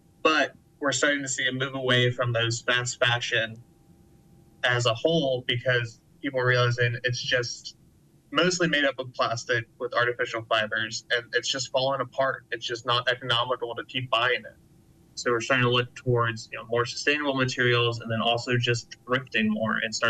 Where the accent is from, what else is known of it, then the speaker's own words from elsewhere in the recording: North Carolina, United States; I'm from the Outer Banks of North Carolina. We used to have a plastic bag ban on our beaches, and it was really evident that our beaches were cleaner.